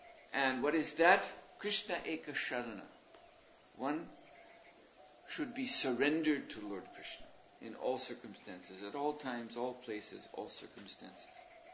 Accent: Detroit, Michigan, United States; I remember when I was growing up in Detroit in 1967, there was a Detroit riot.

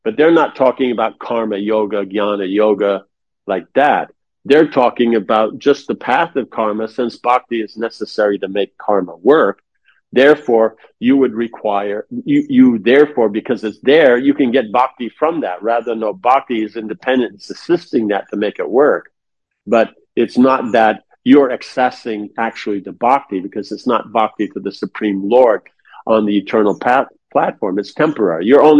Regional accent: United States; because I'm American, because I'm from an aristocratic family

